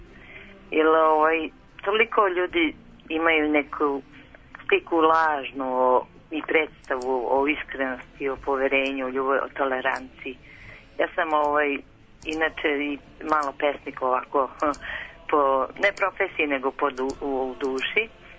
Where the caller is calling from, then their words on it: Belgrade, Serbia; Ja sam sa Vračara.